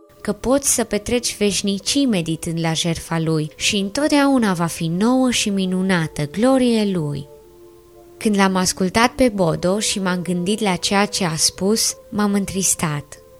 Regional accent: Bucharest, Romania; Am 23 de ani, iar în februarie fac 3 ani de când m-am pocăit. Sunt din București.

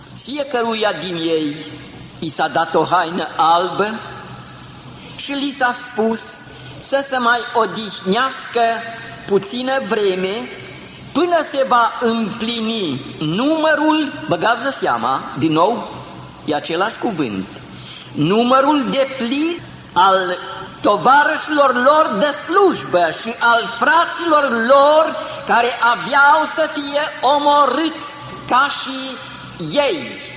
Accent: Romania; Noi suntem români, dar ne sună și nouă.

